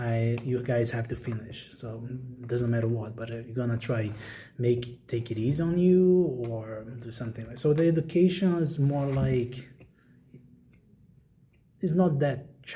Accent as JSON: {"language": "English", "town": "Natal", "region": "Rio Grande do Norte", "country": "Brazil", "tie": "born or raised there", "second_language": "English", "moved": "as an adult", "lives_now": "United States", "said": "I'm from Brazil. I grew up in a small farm in Brazil and in the north part of the country. The city is called Natal. It's kind of Merry Christmas in English if you translate it, the name of my city. And I left my family in 2016"}